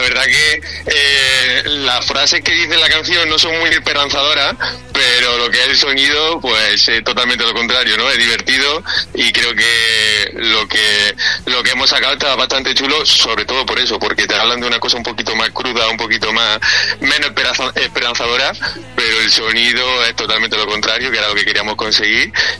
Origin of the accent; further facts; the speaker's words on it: Jaén, Andalusia, Spain; now in Madrid, Spain; El único extranjero soy yo, que soy de Jaén, pero madrileño. Tenemos que decir que somos madrileños porque yo ya llevo aquí también mucho tiempo, así que madrileño.